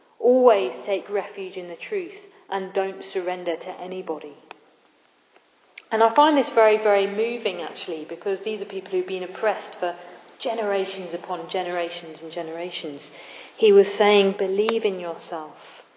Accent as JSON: {"language": "English", "town": "Tooting", "region": "London", "country": "United Kingdom", "said": "Not that I'm from South Yorkshire, actually. I'm from Tooting. But anyway, I'm an honorary Yorkshire woman, apparently."}